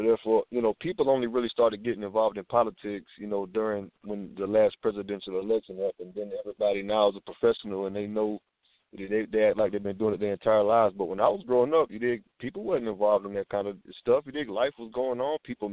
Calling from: Georgia, United States

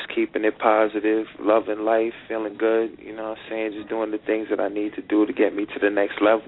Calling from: New York City, New York, United States; I'm calling from New York City, man. From New York City to the world.

